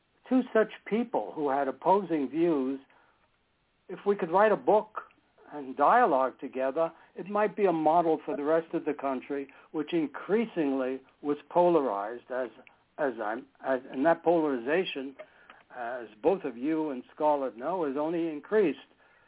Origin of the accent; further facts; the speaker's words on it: New York, United States; I grew up in New York, so I knew who he was